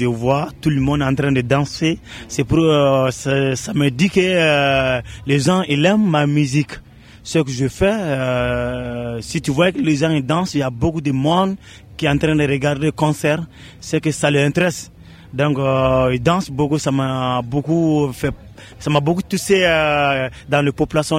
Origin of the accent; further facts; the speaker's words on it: Mali; Je viens de Mali.